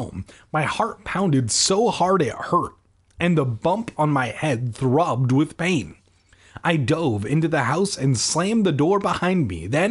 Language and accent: English; United States; I'm American, so that's the only song I think